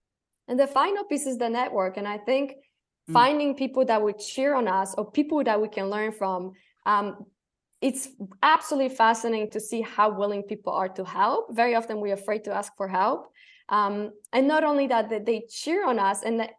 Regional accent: Poland; English is a second language; I'm a bad swimmer because I grew up in Poland. On the Great Plains, there was no water. And if you go into the Baltic Sea, it's even worse.

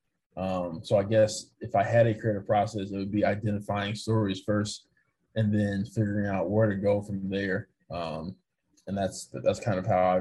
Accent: St. Louis, Missouri, United States; And I was a huge baseball fan growing up in St. Louis, growing up a Cardinals fan.

